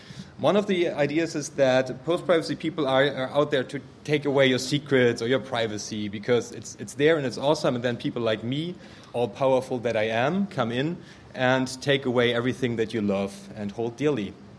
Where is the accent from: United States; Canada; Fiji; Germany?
Germany; English is a second language; The fact that I come from Germany obviously is going to influence some of the examples I'm going to give you